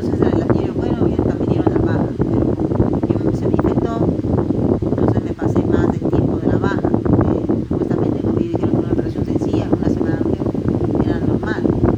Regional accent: Peru; en mi país hay un lugar que se llama Arequipa, una provincia, un departamento

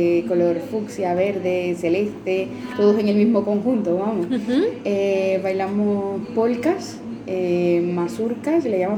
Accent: Matagalpa, Nicaragua; now in Spain; 24 años, de Matagalpa, Nicaragua.

